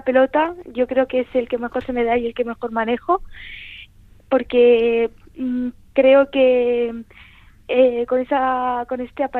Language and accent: Spanish; Spain; Bueno, pues a ver, soy española.